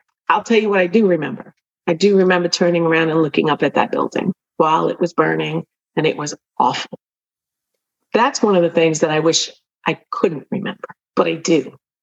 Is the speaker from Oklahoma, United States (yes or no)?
no; New York, United States; And I noticed that I was meeting people's eyes in the street, which I don't usually do as a New Yorker.